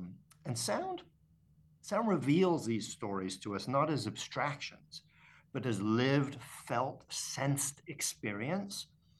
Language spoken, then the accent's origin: English; Paris, Île-de-France, France; I grew up actually in France, in Paris, in an apartment building. But I hadn't been back to Paris in decades